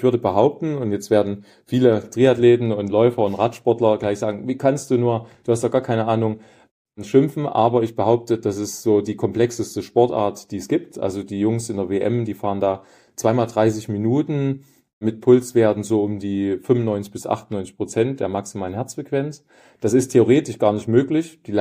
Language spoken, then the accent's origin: German; Neudietendorf, Thuringia, Germany; also born or lived in Erfurt; Ich bin Erfurter Jung, sage ich immer so ein bisschen wie … Aber ich bin dann in Neudietendorf aufgewachsen, da wo der Aromatik herkommt, an der A4 zwischen Arnstadt, Gotha und Erfurt.